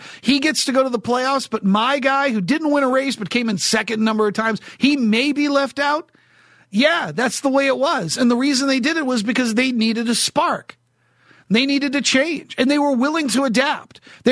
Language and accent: English; New Hampshire, United States; I was hired by this radio station in Manchester, New Hampshire, near my hometown where I grew up.